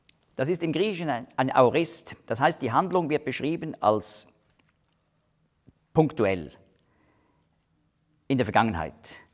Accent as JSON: {"language": "German", "country": "Switzerland", "said": "jetzt sagen wir als Schweizer"}